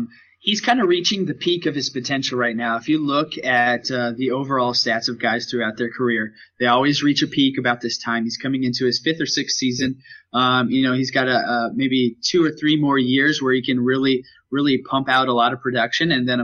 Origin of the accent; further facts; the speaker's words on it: Tulsa, Oklahoma, United States; I grew up in Tulsa, Oklahoma, and one of my buddies down the street was a huge Utah Jazz fan.